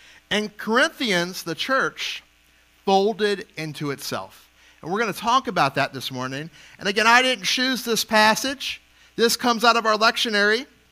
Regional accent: New Orleans, Louisiana, United States; I'm from New Orleans, right? It's a port city.

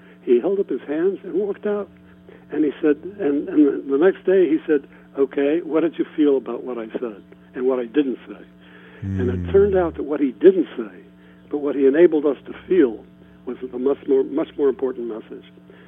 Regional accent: Ohio, United States; I grew up in Ohio. But I went to college at Columbia, just a few blocks away from where you are.

